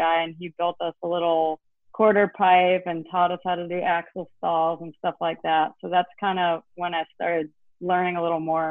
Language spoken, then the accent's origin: English; Norfolk, Virginia, United States; born there; I was born in Norfolk, Virginia. My parents both grew up there and my dad was in the Navy. So once I was about 6 or 7, we started moving around quite a bit.